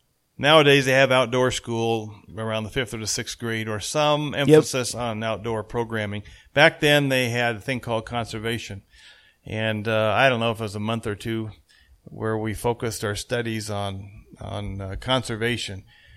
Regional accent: Yakima, Washington, United States; And when I grew up in Yakima. Back in the day, this was the 1960s and 50s.

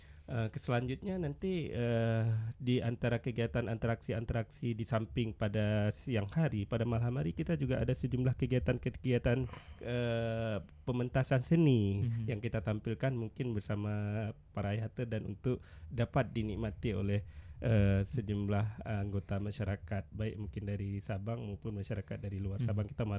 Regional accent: Aceh, Indonesia; Ya, namanya kita orang Aceh ini kan ada adat pemulia jam.

